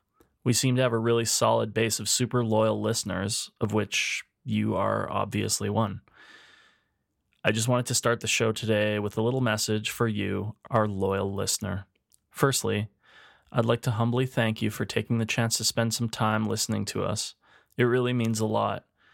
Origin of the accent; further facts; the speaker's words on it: Edmonton, Alberta, Canada; We're two chefs from Edmonton, Alberta, Canada.